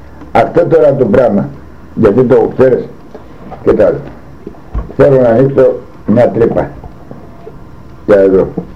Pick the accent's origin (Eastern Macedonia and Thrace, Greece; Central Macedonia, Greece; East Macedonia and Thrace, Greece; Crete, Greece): East Macedonia and Thrace, Greece; Komotini; also born or lived in Mytilene; Εγώ είμαι από τη Μυτιλήνη. Αλλά μεγάλωσα στην Κομωτινή.